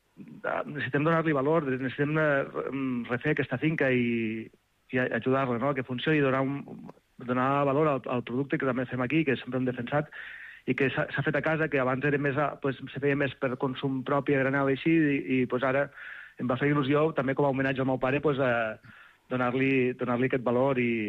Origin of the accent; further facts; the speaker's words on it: Seròs, Catalonia, Spain; Nosaltres som de Cal Blanc, al nostre poble, a Serós.